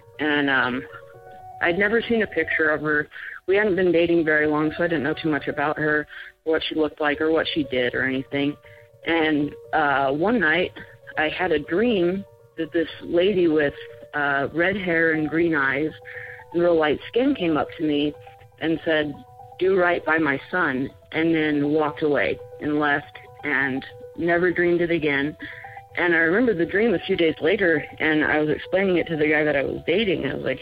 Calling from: New Mexico, United States; I'm from New Mexico.

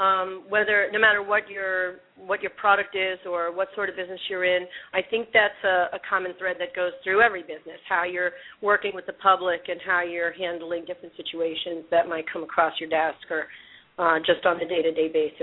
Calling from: Jupiter, Florida, United States; I'm calling from my home office here in Jupiter, Florida, just a couple of miles from the retail store.

